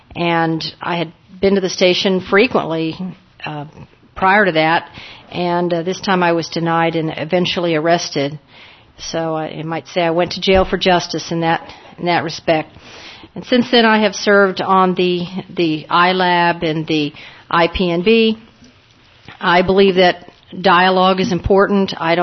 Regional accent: Houston, Texas, United States; I'm from Houston, Texas.

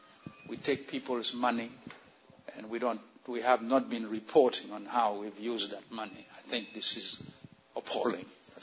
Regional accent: Haiti; I'm originally from Haiti

